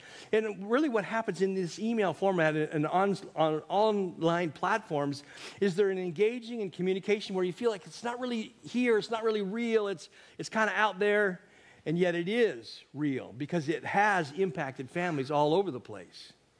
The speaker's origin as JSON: {"language": "English", "town": "Eatonville", "region": "Washington", "country": "United States", "tie": "born or raised there", "said": "You know, it's interesting that I grew up in Eatonville, Washington, and we had these night crawlers that would come out every night."}